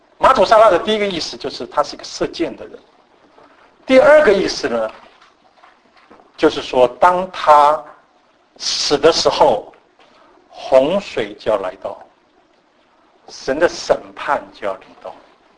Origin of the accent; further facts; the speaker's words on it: China; 你知道我们中国人取名字都不是乱取的，对不对？我们中国人的名字都要取得很有意义。